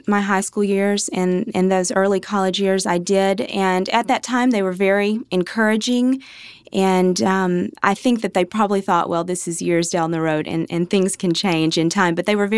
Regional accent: United States; And I, you know, as an American, I know how good life can be.

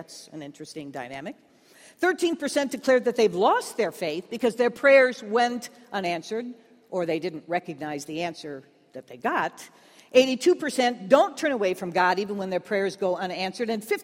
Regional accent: Washington, District of Columbia, United States; Well, I'm from Washington, D.C.

